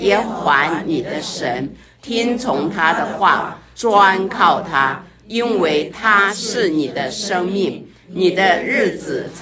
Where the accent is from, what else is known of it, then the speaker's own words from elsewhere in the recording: Jiangxi, China; 用我们江西话讲说，神是你的命啊